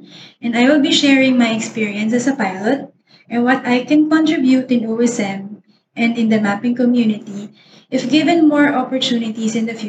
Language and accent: English; Philippines; from Philippines.